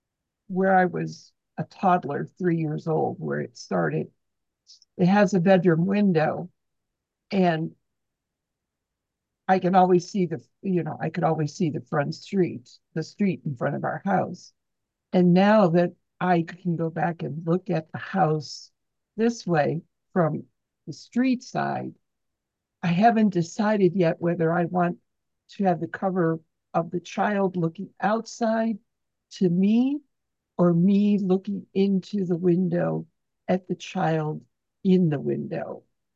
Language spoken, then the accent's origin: English; Buffalo, New York, United States; I grew up in Buffalo, New York, outside of that.